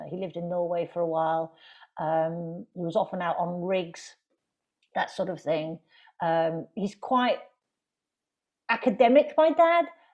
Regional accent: Ireland; when I grew up in Ireland

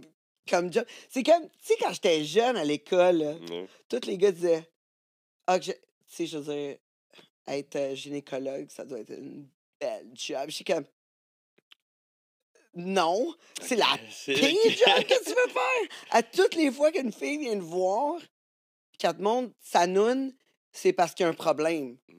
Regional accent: Vaudreuil, Quebec, Canada; Moi, je viens de Vaudreuil, là, puis il y en avait juste. Comme zéro.

